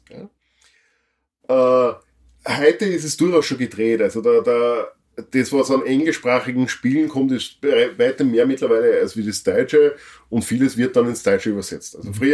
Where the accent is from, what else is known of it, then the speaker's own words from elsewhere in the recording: Austria; als Österreicher